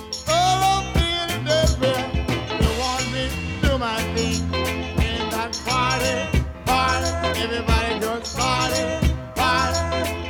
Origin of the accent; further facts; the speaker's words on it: Jamaica; No, I'm from Jamaica. I want to do my Jamaican stuff.